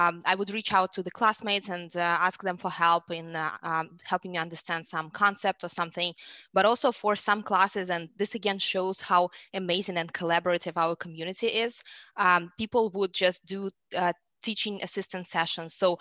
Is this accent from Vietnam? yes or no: no; Russia; English is a second language; now in United States; So in my home country in Russia, to get a job, like it's important to be smart, but here you should not only be smart